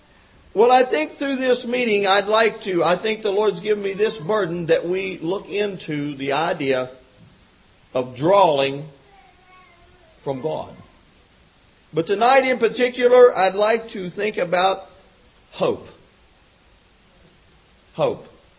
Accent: West Virginia, United States; And the folks there knew that I was from West Virginia, and this man was from West Virginia

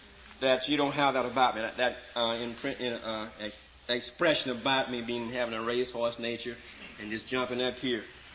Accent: Tulsa, Oklahoma, United States; from Tulsa.

